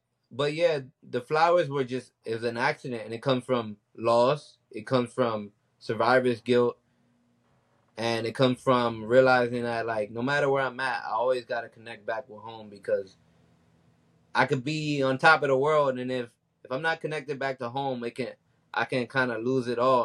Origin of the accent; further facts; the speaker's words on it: Miami, Florida, United States; And I realized that I was just missing home. And I was missing home from Miami. I'm like, yo, you missing home from paradise.